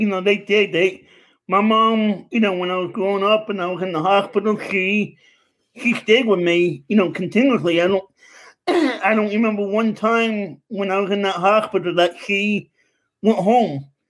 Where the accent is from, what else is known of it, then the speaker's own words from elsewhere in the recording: New York City, New York, United States; also born or lived in Long Island; now in Pennsylvania, United States; I grew up in Queens, New York for the most of my life, and then on Long Island. I just moved to Pennsylvania seven or eight months ago now.